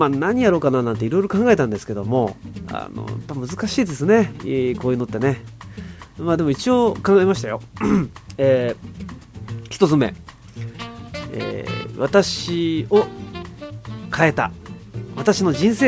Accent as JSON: {"language": "Japanese", "region": "Gifu", "country": "Japan", "tie": "born there", "said": "岐阜県生まれですね。"}